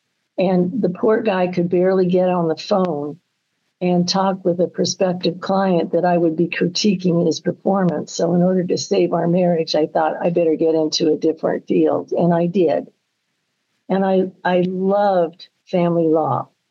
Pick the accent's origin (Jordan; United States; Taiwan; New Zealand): New Zealand; born there; I was born in New Zealand. I was a World War II baby, born of a New Zealand woman and a child, my crazy Russian father, born of Russian immigrants.